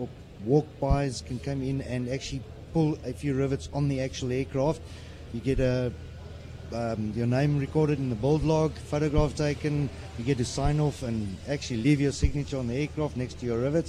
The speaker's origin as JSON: {"language": "English", "town": "Pretoria", "region": "Gauteng", "country": "South Africa", "said": "I'm from Pretoria, South Africa"}